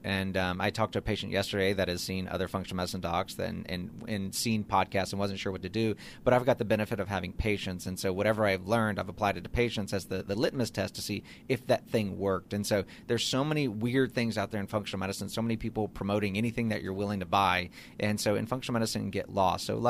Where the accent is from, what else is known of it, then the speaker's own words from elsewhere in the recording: Louisiana, United States; I grew up on grits in South Louisiana and Pop-Tarts and Frosted Flakes and antibiotics.